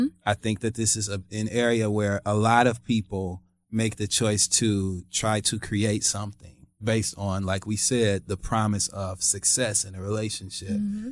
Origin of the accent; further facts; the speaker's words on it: Flint, Michigan, United States; That's where I'm from.